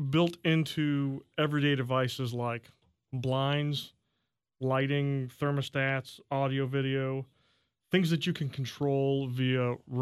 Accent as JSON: {"language": "English", "town": "St. Joseph", "region": "Missouri", "country": "United States", "tie": "born or raised there", "said": "I think Scott and I have similar beginnings, both born and raised in St. Joe."}